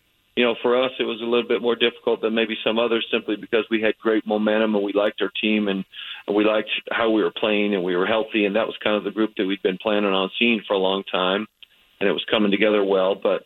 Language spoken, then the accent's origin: English; Utah, United States; And, you know, growing up in Utah, so I'm sure the later.